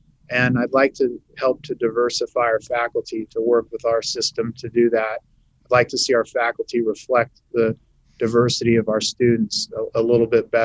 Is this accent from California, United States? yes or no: yes; Hanford, California, United States; I'm originally from the San Joaquin Valley, where I serve now as president of Fresno State. I was born in Hanford, just south of Fresno, about 35 miles. And my grandparents immigrated here from Mexico.